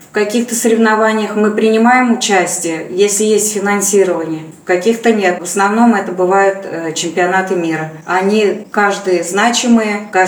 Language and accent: Russian; Chistopol, Tatarstan, Russia; Я сама из Чистополя, жили такой дворовой жизнью интересной.